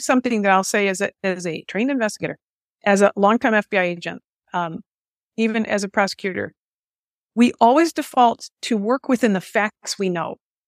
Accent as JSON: {"language": "English", "region": "Michigan", "country": "United States", "said": "Just like in the Oxford High School shooting in Michigan, my home state"}